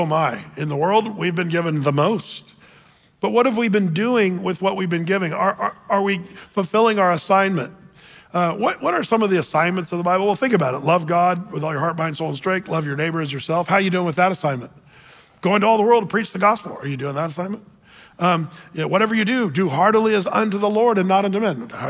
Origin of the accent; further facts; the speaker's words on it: Oregon, United States; Now, I grew up in Southern Oregon, tell you what.